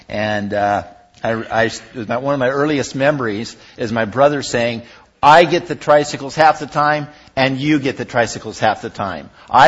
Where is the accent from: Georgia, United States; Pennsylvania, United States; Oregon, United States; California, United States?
Oregon, United States; Portland; I grew up in Portland, so that's where my heart is, I guess.